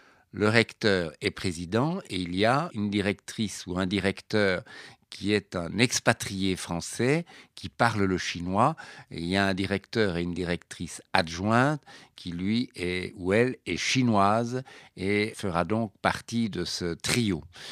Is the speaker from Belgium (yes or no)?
yes; Belgium; born there; Vous savez qu'en Belgique, qui est mon pays natal, il y a parfois des tensions entre les communautés, le nord, le sud du pays.